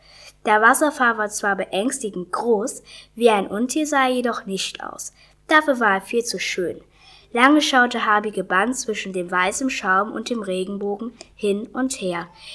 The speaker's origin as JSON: {"language": "German", "town": "Erfurt", "region": "Thuringia", "country": "Germany", "said": "Ich komme aus Erfurt und bin in der Thomas-Mann-Grundschule. Das ist eine Grundschule und ich bin auch 10 Jahre alt und ich bin 4. Klasse."}